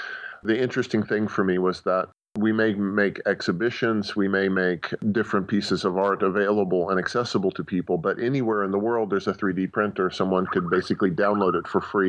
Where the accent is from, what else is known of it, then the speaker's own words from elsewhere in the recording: West Virginia, United States; born there; also born or lived in California / Finland; that's what brought me from where I was born in West Virginia to California, then to Finland.